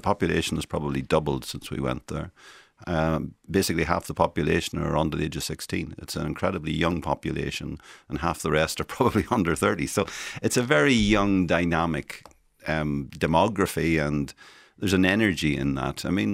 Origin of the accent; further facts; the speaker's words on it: Enniskillen, Northern Ireland, United Kingdom; I'm from Inniskillen.